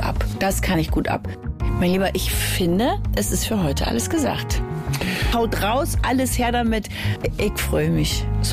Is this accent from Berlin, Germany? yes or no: yes; Berlin, Germany; born there; Wir sind beide in Tempelhof geboren. So, und dann haben wir beide in Lichtenrade gewohnt. Und jetzt wohnen wir beide in Charlottenburg.